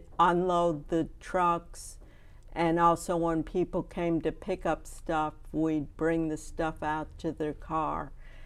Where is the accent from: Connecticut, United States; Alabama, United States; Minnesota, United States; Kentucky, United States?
Connecticut, United States; East Granby; how privileged I was as a child growing up in East Granby, that I had, you know, trees and grass and meadows to run around